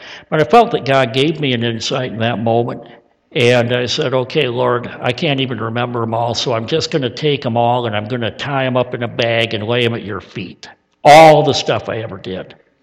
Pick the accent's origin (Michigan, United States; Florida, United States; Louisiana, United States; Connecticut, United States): Michigan, United States; Flint; I was raised in a home where, well, you know, I come from Flint. I ever tell you how violent of a place that is?